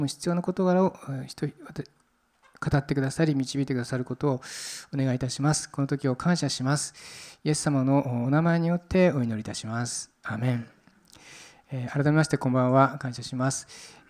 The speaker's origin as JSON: {"language": "Japanese", "region": "Fukuoka", "country": "Japan", "said": "福岡から来ました、"}